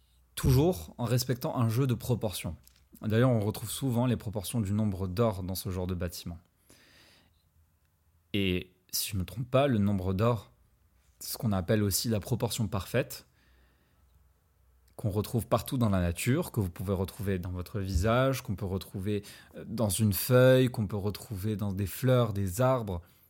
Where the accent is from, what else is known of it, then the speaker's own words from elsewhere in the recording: Morocco; Pour ceux qui ne le savent pas, je suis marocain.